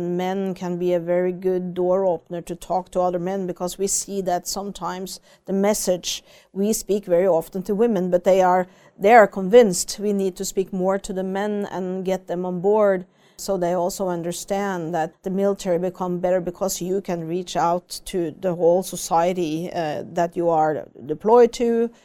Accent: Norway; I'm fortunate coming from Norway

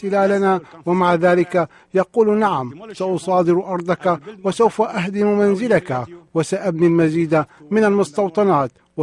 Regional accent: Palestine; والقول نعم للمبدأ الذي يفيد بأننا عندما نختلف كفلسطينيين نلجأ إلى بطاقات الاقتراع

